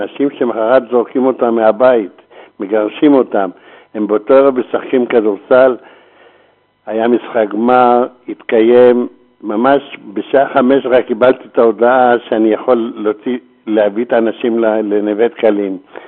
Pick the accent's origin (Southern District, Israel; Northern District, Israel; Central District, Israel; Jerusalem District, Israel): Jerusalem District, Israel; Jerusalem; אני ירושלמי ותיק, דור שישי בירושלים, ואני מכיר את ירושלים טוב.